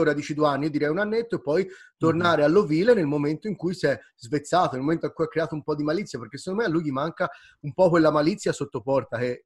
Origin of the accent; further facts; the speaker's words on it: Sesto Fiorentino, Tuscany, Italy; io sono originario di Sesto Fiorentino.